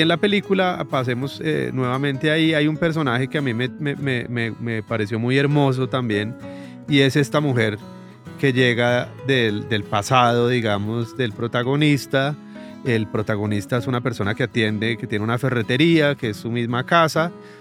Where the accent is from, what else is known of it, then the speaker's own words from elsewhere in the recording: Bogotá, Bogotá D.C., Colombia; los que crecimos acá en Bogotá a finales de los 80s y principios de los 90s, pues que vivimos en la guerra